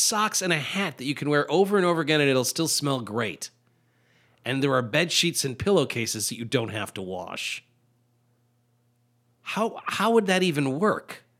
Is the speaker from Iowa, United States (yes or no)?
yes; LeClaire, Iowa, United States; Look, I'm from LeClaire.